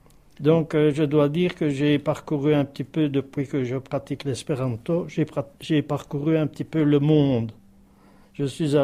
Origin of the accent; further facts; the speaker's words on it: Charleroi, Wallonia, Belgium; also born or lived in Africa; Et moi, quand je suis revenu d'Afrique, en 1976, je me suis intéressé à ce que mon père faisait. Et je me suis dit que c'était une très bonne solution pour ne pas m'isoler. Parce que j'étais rentré dans mon petit patelin à Charleroi, Belgique.